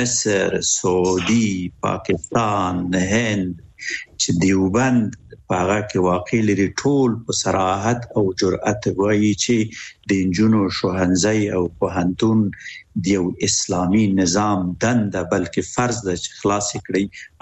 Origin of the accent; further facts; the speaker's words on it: Afghanistan; now in Japan; مونږ هم د جاپان نه یو مونږ هم افغانان یو